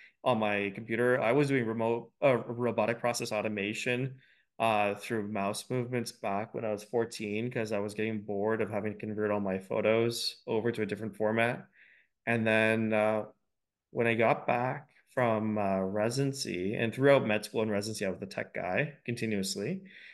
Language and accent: English; Scarborough, Ontario, Canada; now in Waterloo, Canada; I'm originally from Scarborough, and just took this interesting journey about self-discovery